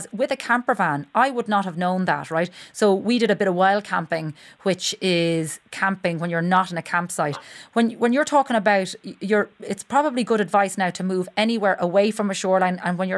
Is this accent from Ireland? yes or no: yes; Ireland; And you see, this is what we do as Irish people.